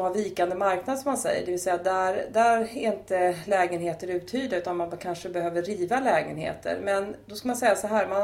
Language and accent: Swedish; Tyresö, Stockholm County, Sweden; jag är född och uppvuxen i Tyresö. Det känns lite fånigt för att jag har bott i Tyresö hela mitt liv faktiskt.